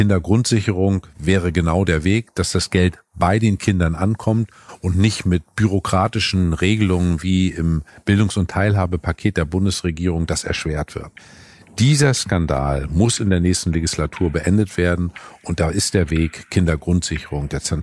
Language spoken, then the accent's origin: German; Northern Germany, Germany; Als Norddeutscher weiß ich, Steuern haben den Namen Steuern, um ein Land zu steuern.